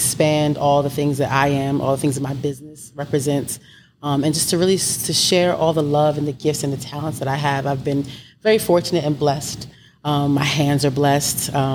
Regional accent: Brooklyn, New York, United States; also born or lived in Washington, D.C.; so I'm from Brooklyn. I went to Howard University. So okay. I always say I was born in Brooklyn, but I feel like D.C., the DMV, raised me.

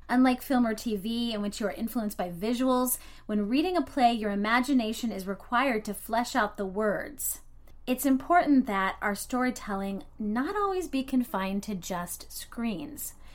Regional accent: Galesburg, Illinois, United States; I was raised in Galesburg, Illinois.

